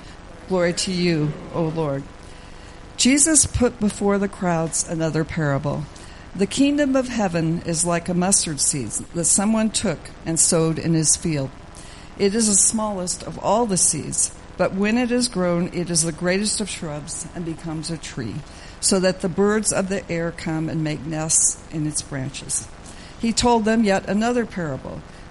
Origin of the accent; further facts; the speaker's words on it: Greeley, Colorado, United States; I'm a fourth-generation proud Colorado native. I grew up in Weld County, which, if you know where Greeley is, that's where my hometown is.